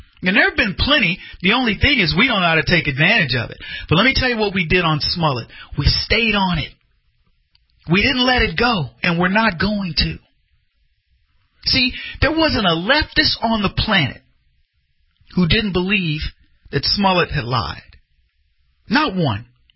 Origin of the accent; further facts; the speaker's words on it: Chicago, Illinois, United States; or did this actually happen in my hometown of Chicago?